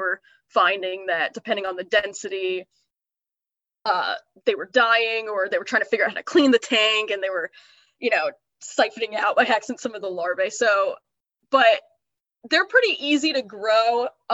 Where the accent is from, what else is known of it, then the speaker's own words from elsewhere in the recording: New Jersey, United States; because all my knowledge, of course, growing up in New Jersey is all temperate.